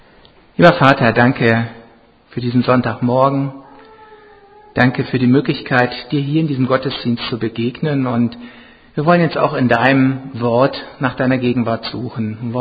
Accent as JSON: {"language": "German", "country": "Germany", "said": "Das wäre jetzt eher kölsch zu erwarten, aber wir als Deutsche wissen natürlich, das ist sprachlich nicht so ganz sauber."}